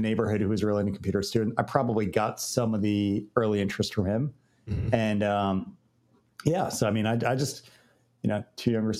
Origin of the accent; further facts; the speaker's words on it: Florida, United States; also born or lived in Virginia; No, I grew up in Florida, actually.